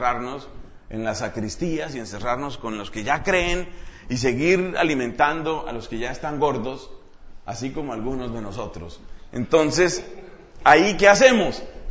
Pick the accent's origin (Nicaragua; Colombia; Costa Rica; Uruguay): Colombia; Nosotros allá en mi país, pues recordamos con mucho orgullo que la primera universidad de Colombia